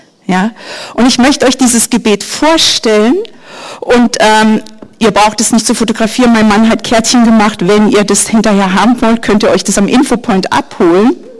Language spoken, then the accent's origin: German; Germany; Ich bin aufgewachsen in der DDR.